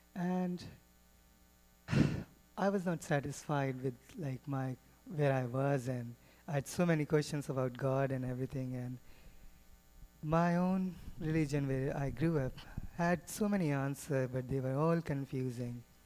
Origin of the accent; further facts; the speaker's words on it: New Delhi, Delhi, India; I grew up in New Delhi. It's the capital city of India. It has the population more than Canada has. And it's smaller than GTA area combined. I grew up as a Hindu.